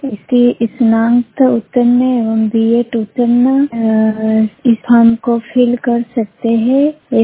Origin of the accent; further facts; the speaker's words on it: Manjrada, Madhya Pradesh, India; मैं बड़वानी जिले के ग्राम मंजराड़ा की निवासी हूँ।